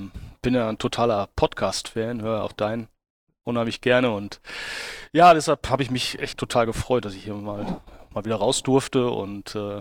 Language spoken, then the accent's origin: German; Dülmen, North Rhine-Westphalia, Germany; Ich bin Münsterländer und komme aus einem kleinen Städtchen namens Dülmen im südlichen Münsterland zur Grenze Ruhrgebiet und bin dort aufgewachsen